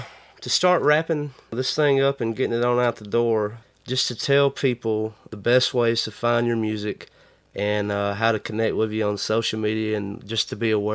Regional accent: Alabama, United States; North Alabama.

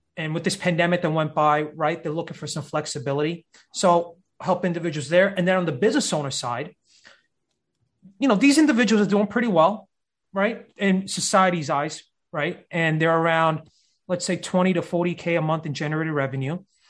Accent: Brooklyn, New York, United States; Yes, sir. Born and raised in Brooklyn, New York.

